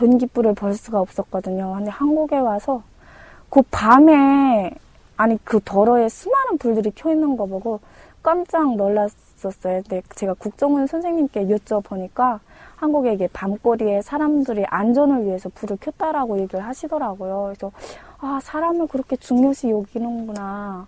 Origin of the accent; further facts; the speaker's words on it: Haeju, South Hwanghae, North Korea; moved away as an adult; now in South Korea; 또 저희 고향에 되게 북한의 어대명산인 구월산이 있어요. 그 구월산이 마주 보이는 곳에 저는 자랐습니다.